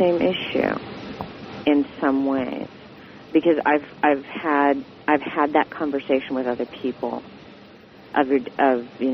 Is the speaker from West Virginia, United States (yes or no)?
no; California, United States; I grew up in Central California, in one of those communities where everybody listened